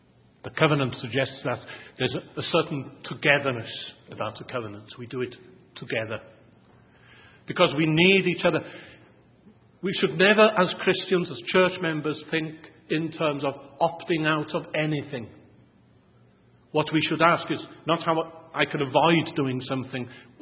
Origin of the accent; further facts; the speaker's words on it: Wales, United Kingdom; I am Welsh. I can go on for a long time.